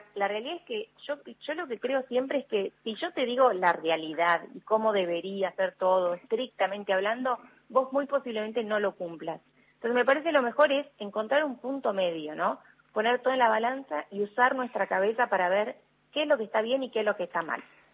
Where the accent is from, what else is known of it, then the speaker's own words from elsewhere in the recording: Argentina; Yo sé que somos argentinos